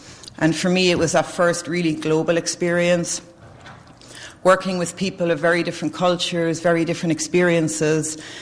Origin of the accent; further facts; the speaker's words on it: Ireland; you'll probably gather from my accent that I'm not from Boston. I'm not even from the US, so I was born in a little island on the far side of the Atlantic Ocean called Ireland, with about 6 million people, and I grew up there and I went to college there.